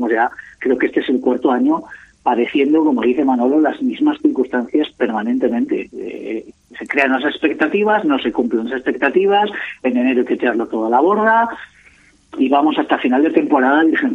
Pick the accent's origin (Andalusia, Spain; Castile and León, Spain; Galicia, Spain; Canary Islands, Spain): Castile and León, Spain; Salamanca; born there; yo soy nacido en Salamanca